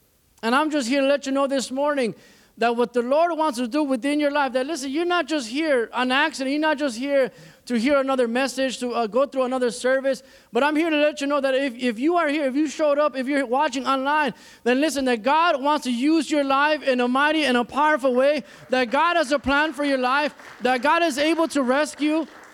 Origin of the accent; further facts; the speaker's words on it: Chicago, Illinois, United States; And we were in Chicago. Well, I grew up in Chicago.